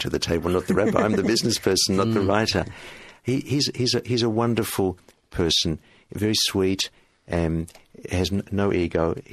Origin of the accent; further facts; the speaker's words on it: Australia; I didn't make any announcements I was Jewish or not, I'm Australian